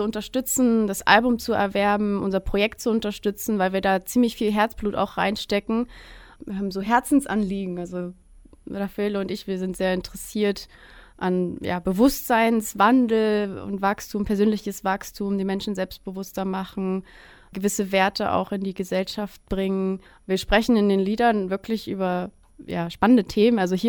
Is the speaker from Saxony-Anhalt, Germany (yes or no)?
yes; Dessau-Roßlau, Saxony-Anhalt, Germany; also born or lived in Ukraine; Eigentlich kommt meine Familie ursprünglich aus der Ukraine und dann sind wir nach Dessau gegangen. Also Dessau-Roßlau, das ist in Sachsen-Anhalt.